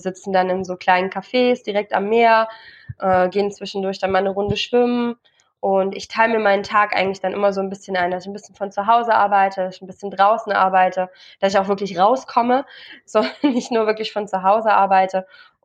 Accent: Leipzig, Saxony, Germany; moved away; ich bin im Osten groß geworden. Leipzig zählt zu einer der unreligiösesten Orte auf der ganzen Welt. Welch Ironie, dass ich jetzt in einem doch islamisch geprägten Land lebe.

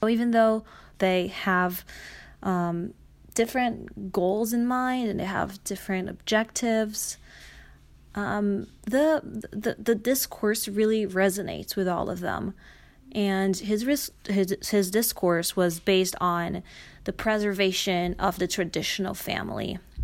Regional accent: Brazil; I am originally from Brazil.

